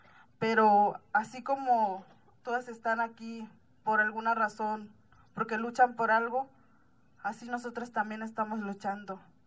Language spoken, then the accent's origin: Spanish; Loma de Bacum, Sonora, Mexico; Nosotros venimos del estado de Sonora, de la tribu Yaqui. Nuestro pueblo se llama Loma de Bacum.